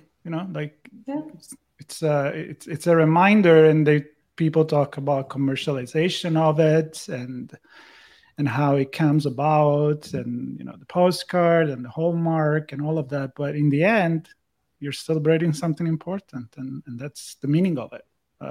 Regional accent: Italy; now in United States; You know, growing up in Italy, I don't remember ever celebrate 4th of July, but.

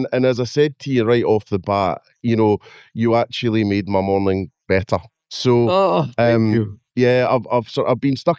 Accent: United Kingdom; I'm Scottish and Northern Irish

